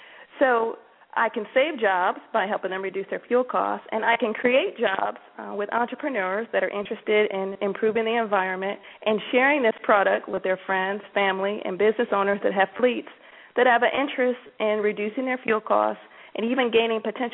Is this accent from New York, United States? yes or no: yes; Buffalo, New York, United States; I'm originally from Buffalo, New York, and I am a mom to three young children under nine.